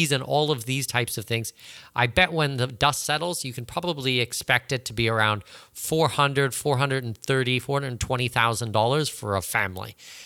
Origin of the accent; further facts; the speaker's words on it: Canada; I've been traveling extensively for my entire life, and I don't think just as a Canadian or just as a North American.